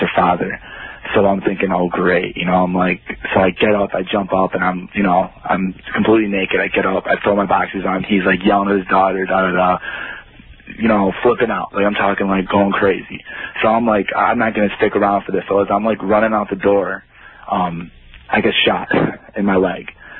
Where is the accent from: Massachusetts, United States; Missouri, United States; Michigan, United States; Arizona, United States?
Michigan, United States; Detroit; Yeah, I'm 19. That's correct. I'm from Detroit, representing blah, blah, blah.